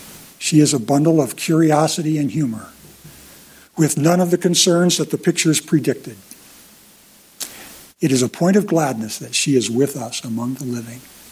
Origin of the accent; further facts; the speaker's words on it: Bear Canyon, Montana, United States; also born or lived in Deer Lodge / Baker / Whitewater; We grew up most years in Bear Canyon, about 8 miles to the east of here. We also lived in Deer Lodge, Baker, and Whitewater, Montana.